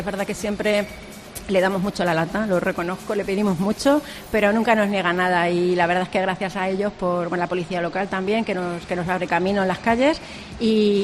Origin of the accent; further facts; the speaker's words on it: Moral, Spain; Me encanta Moral, somos de Moral, nos gusta nuestro pueblo.